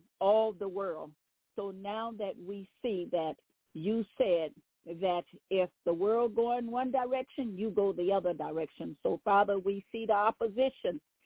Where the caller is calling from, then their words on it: Baton Rouge, Louisiana, United States; I am calling from Baton Rouge, Louisiana.